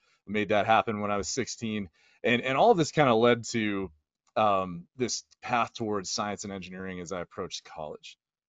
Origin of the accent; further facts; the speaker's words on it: Houston, Texas, United States; So I grew up in Houston, Texas, and what I was surrounded by, for aviation influence was NASA's Astronaut Corps.